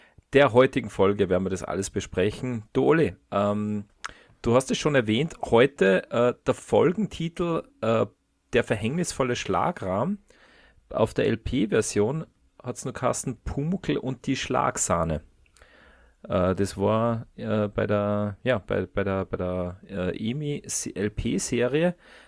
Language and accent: German; Austria; oder wir zwei, wir sind ja Österreicher